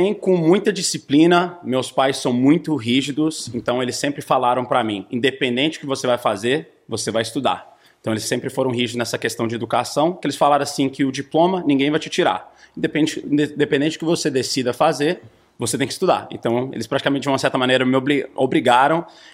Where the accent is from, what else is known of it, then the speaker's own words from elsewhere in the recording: United States; Sou gringo, tipo, nascido aqui, só que eu sou muito brasileiro. Na verdade, meus amigos falam que eu sou o americano mais brasileiro que eles conhecem.